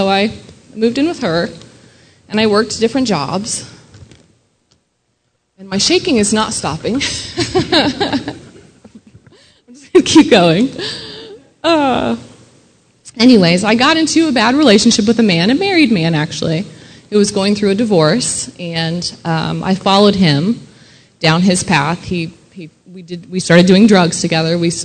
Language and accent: English; Mooresville, Indiana, United States; also born or lived in Valparaiso; I was born actually in Valparaiso, which is in northern Indiana, and I moved down to Mooresville, Monrovia area, which is just about 20 minutes south of Indianapolis when we were real little. So that's what I consider home.